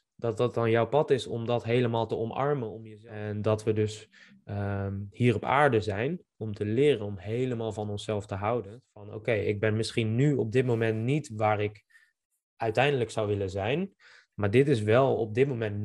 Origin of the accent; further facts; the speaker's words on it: Gelderland, Netherlands; En ik ben opgegroeid op de Bible Belt, op de Veluwe, in een klein dorpje. En ja, ook echt letterlijk in de Bible Belt. Dus ik ben geboren in een heel christelijk gezin.